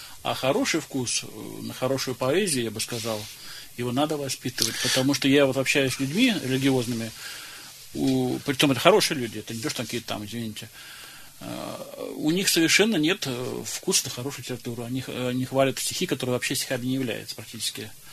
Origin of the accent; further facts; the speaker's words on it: Kolpashevo, Tomsk Oblast, Russia; born there; вот я родился в Колпашеве, потом, значит, поехал в университет